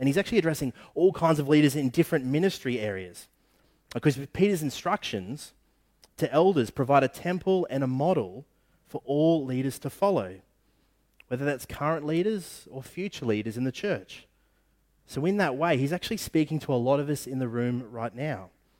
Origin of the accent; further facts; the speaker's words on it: Queensland, Australia; of the realities of growing up in North Queensland are cyclones, and it's cyclone season right at the minute.